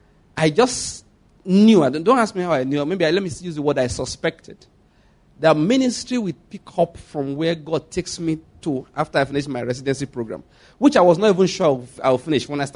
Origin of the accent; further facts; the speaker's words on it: Owo, Ondo, Nigeria; also born or lived in Lagos; I was born in Owo in Ondo State, schooled in Ondo State